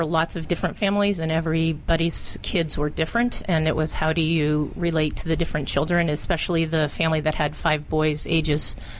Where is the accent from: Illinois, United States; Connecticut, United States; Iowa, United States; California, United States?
Connecticut, United States; Connecticut.